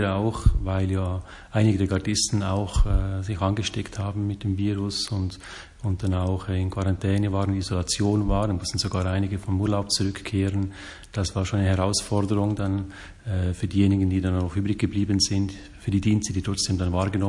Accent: Steinenberg, Schwyz, Switzerland; now in Rome, Italy; bin aufgewachsen im Herzen der Schweiz, Steinenberg, eine kleine Gemeinde im Kanton Schwyz, zusammen mit 4 Geschwistern auf einem Bauernhof.

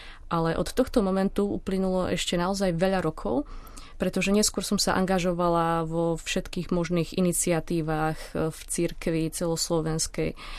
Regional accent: Trenčín, Trenčín Region, Slovakia; pochádzam z Trenčína, z najväčšieho sídliska Juh, a k viere som sa dostala v podstate cez naše farské spoločenstvo

